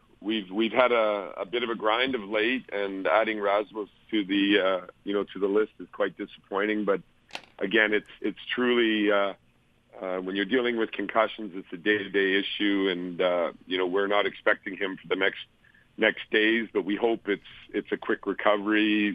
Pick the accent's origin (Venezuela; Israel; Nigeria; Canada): Canada; also born or lived in Europe; now in United States; my life has been predominantly in Europe over the last decades, and I grew up before that in Canada